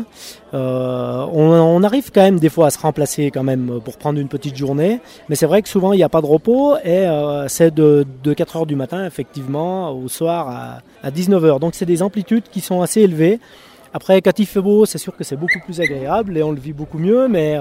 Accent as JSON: {"language": "French", "town": "Feissons-sur-Salins", "region": "Auvergne-Rhône-Alpes", "country": "France", "said": "Donc à l'origine, effectivement, on est de Fesson-sur-Salin, hein, donc le versant sud, hein, et c'est pour ça qu'on retourne là-bas l'hiver"}